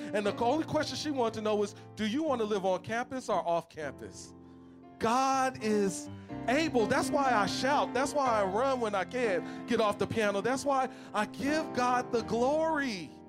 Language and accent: English; Oakland, California, United States; I'm from Oakland.